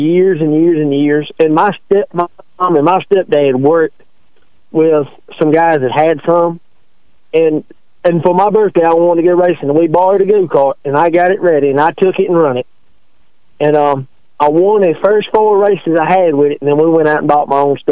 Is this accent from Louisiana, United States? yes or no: no; Rocky Mount, Virginia, United States; I'm from Rocky Mount, Virginia, actually. About 15 minutes from the Speedway, actually.